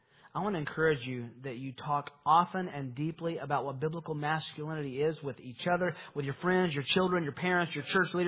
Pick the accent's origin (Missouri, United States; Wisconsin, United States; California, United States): Missouri, United States; Kansas City; I'm from Kansas City.